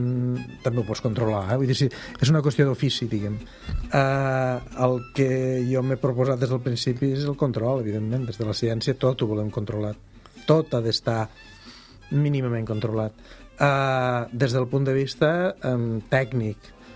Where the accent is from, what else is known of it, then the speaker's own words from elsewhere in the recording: Lleida, Catalonia, Spain; Perquè soc de Lleida i l'obsessió.